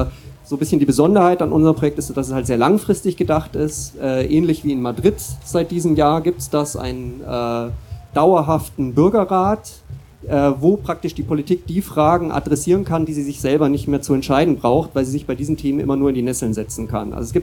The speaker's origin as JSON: {"language": "German", "town": "Munich", "region": "Bavaria", "country": "Germany", "said": "Ich komme aus München."}